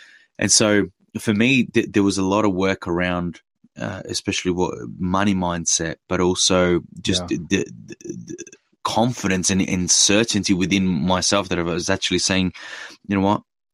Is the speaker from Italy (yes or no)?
yes; Italy; English is a second language; I grew up in Italy